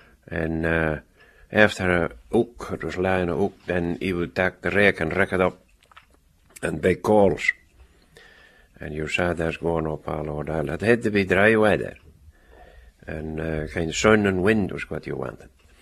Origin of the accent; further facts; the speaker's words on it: Papa Stour, Scotland, United Kingdom; I was brought up on Papastour.